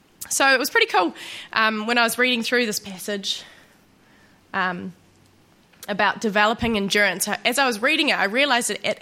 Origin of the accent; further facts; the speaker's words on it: Auckland, New Zealand; now in New Plymouth, New Zealand; I'm from Auckland, and I'm mihi to the ancestral spiritual landmarks of New Plymouth, where I now live.